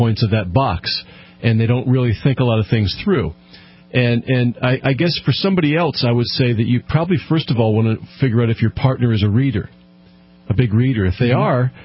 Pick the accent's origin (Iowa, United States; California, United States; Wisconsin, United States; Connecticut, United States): Connecticut, United States; now in New Hampshire, United States; Well, we were coming back to New England, and I'm from Connecticut, and we had lived in Connecticut for a while.